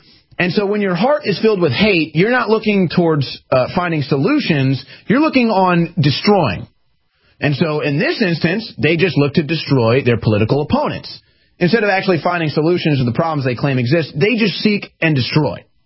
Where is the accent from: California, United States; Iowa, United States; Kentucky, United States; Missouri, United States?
Missouri, United States; St. Louis; big shout out, to St. Louis, my hometown.